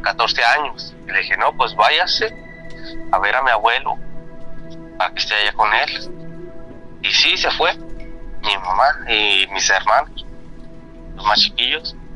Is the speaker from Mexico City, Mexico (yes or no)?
no; Durango, Mexico; now in Atlanta, United States; Estoy en Estados Unidos, soy mexicano, soy de Durango.